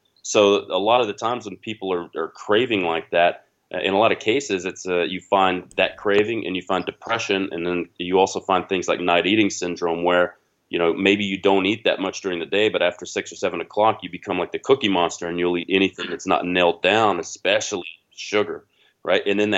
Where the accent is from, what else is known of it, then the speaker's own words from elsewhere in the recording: United States; for me, being an American, it's the American way.